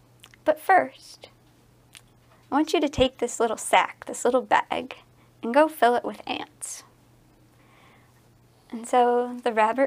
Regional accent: Michigan, United States; So I'm from Michigan, and there are a lot of Cree there

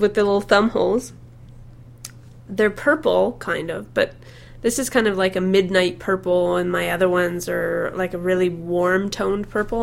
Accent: British Columbia, Canada; now in Calgary, Canada; I grew up in the Okanagan, and they get not as severe winter as we do.

